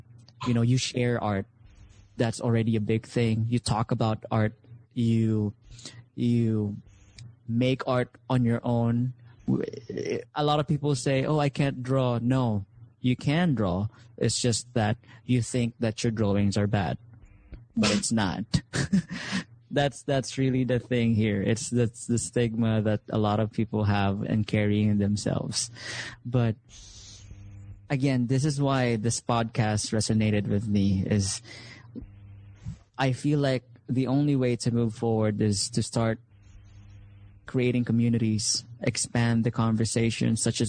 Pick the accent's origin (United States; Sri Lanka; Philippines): Philippines